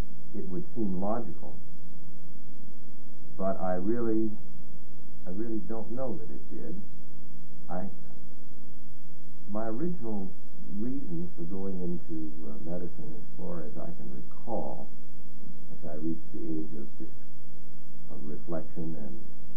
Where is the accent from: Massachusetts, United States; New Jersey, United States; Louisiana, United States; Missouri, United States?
Missouri, United States; St. Louis; born there; Well, I was born here in St. Louis.